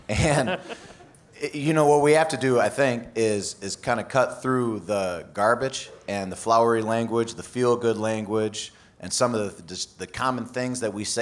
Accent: Milwaukee, Wisconsin, United States; I'm born and raised in Milwaukee, and I'm biracial.

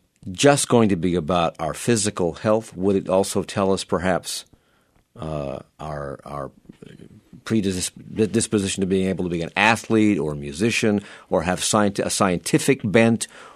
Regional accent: Ireland; and I'm Irish, so obviously they're right.

